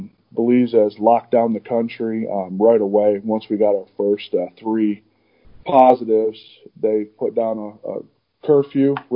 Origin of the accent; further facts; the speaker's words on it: Michigan, United States; moved away; also born or lived in Charleston, South Carolina; I am originally from Michigan, but we were a military family, and then I served also in the United States Air Force. So we consider our hometown Charleston, South Carolina. We spent about 23 years of our life there.